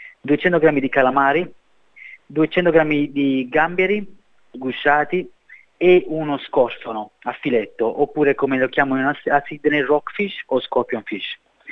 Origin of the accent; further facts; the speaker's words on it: Campania, Italy; dalle nostre parti che sono campano, l'accompagniamo con la frisella